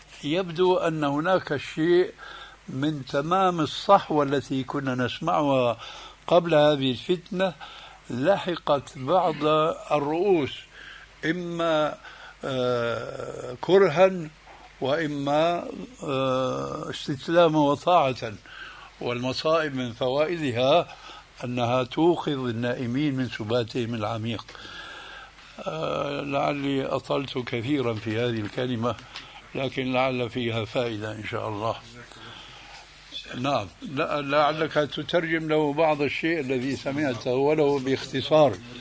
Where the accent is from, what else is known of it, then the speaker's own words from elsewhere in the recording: Syria; عندنا في سوريا